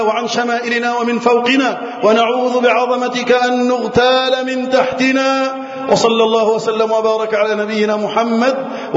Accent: Egypt; وأن تحفظ بلدنا مصر وسائر بلاد

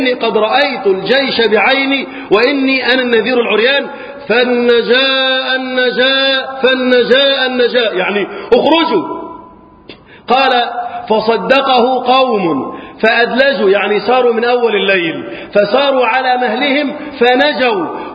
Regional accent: Egypt; اللهم احفظ بلدنا مصر وسائر بلاد

